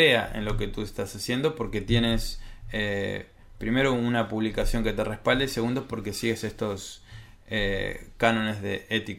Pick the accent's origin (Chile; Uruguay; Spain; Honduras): Uruguay; Y vine a trabajar aquí a Uruguay porque para mí comenzar en mi país de origen era importante